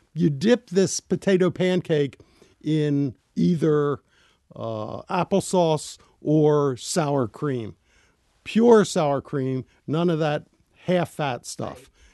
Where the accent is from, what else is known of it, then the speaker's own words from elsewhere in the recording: Glen Burnie, Maryland, United States; My home was a little town outside of Baltimore called Glen Burnie, between Baltimore and Annapolis. My grandparents settled there. To this day, the only Jewish family in Glen Burnie